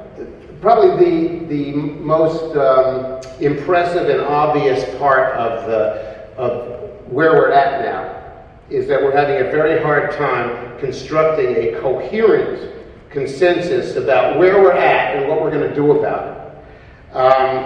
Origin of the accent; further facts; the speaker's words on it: New York City, New York, United States; I came of age in New York City. I grew up in New York City, and I came of age during the Mad Men era.